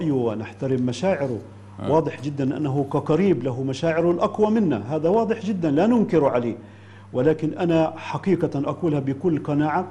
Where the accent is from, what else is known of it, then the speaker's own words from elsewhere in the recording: Palestine; أنا كإنسان فلسطيني لا أبني حياتي في تقييمي للأمور وفق حدود مشاكل الخاصة